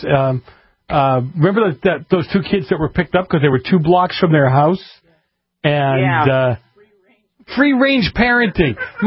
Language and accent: English; East Coast, United States; I grew up on the East Coast, and the minute the streetlights came on, you were supposed to be in the house.